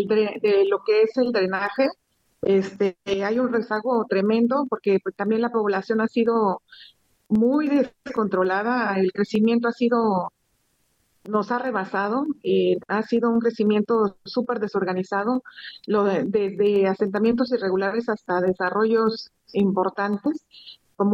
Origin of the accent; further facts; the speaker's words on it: Mexico City, Mexico; Desde que me acuerdo que llegué de la Ciudad de México, recuerdo siempre haberlos escuchado gratamente.